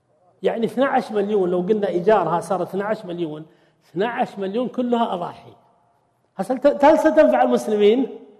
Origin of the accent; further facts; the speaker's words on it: Al-Qassim, Saudi Arabia; لا إحنا عندنا بالقصيم أبو البنت